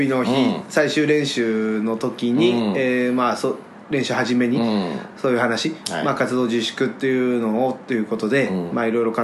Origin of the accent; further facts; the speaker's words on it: Shibamata, Tokyo, Japan; 私あの近いんでですね、柴又なんで。